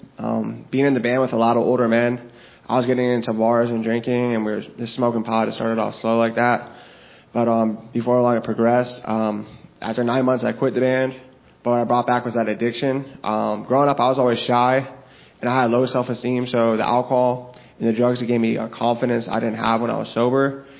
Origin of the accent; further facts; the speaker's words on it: Bradenton, Florida, United States; And I'm 35. I'm from Bradenton.